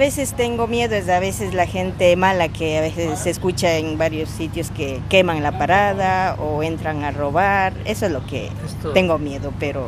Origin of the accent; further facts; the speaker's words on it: Ecuador; De las paradas, sí, casi todos somos ecuatorianos.